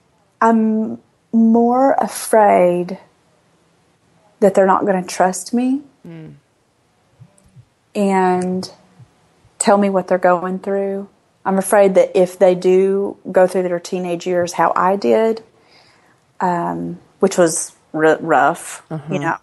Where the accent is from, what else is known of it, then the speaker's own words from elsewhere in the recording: the South, United States; But growing up in the South, in the church, I think a lot of the culture in the 80s